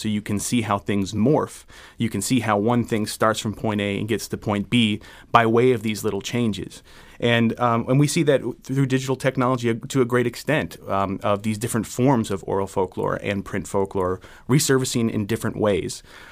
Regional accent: Maryland, United States; because I'm originally from Maryland myself

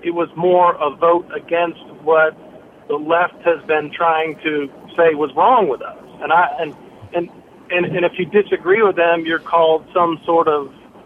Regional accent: United States; You know, I grew up in America.

